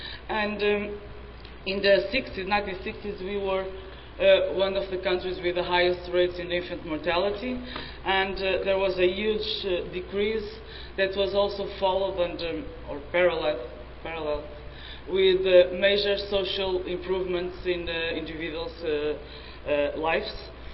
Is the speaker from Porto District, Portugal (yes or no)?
yes; Porto, Porto District, Portugal; I'm the one from outside here. I'm from Portugal, from Porto, in the north of Portugal